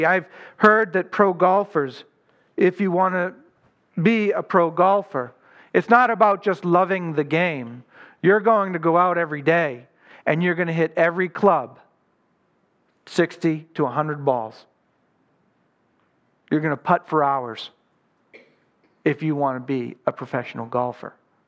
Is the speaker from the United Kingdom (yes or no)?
no; Boston, Massachusetts, United States; I grew up in the Boston area during the 80s